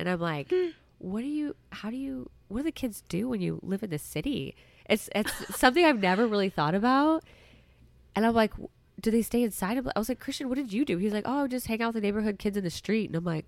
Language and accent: English; Alaska, United States; like I loved growing up in Alaska